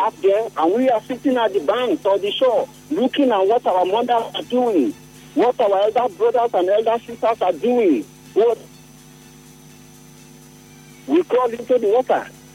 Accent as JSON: {"language": "English", "region": "Bayelsa", "country": "Nigeria", "said": "I'm from Bayelsa."}